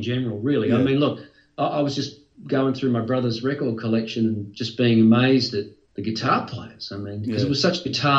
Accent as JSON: {"language": "English", "town": "Castlemaine", "region": "Victoria", "country": "Australia", "tie": "born or raised there", "said": "And then luckily there was a guy right here in my hometown in Castlemaine, teaching guitar lessons"}